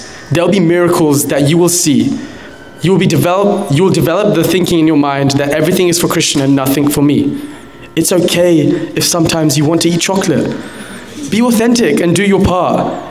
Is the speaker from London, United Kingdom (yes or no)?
yes; London, United Kingdom; I'm also from London.